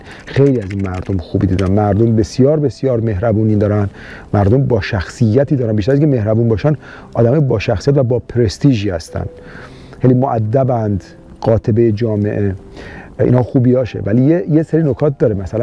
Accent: Iran; گفت کجایی هستی پس؟ Where are you from؟ گفتم که I'm Persian. پرشیا.

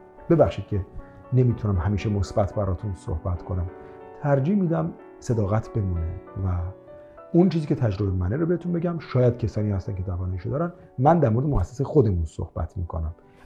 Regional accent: Iran; میشه مثلا ما که ایرانی هستیم از خارج از کشور وام بگیریم؟

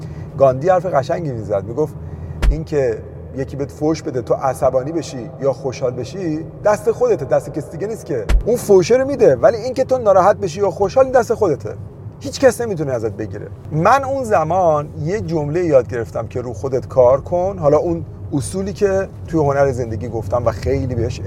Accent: Iran; moved away as an adult; حالا فکر کن ما از ایران اومدیم بیرون

